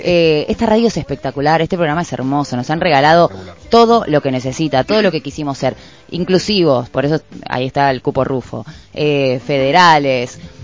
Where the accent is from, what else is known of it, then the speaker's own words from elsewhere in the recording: Argentina; somos Argentina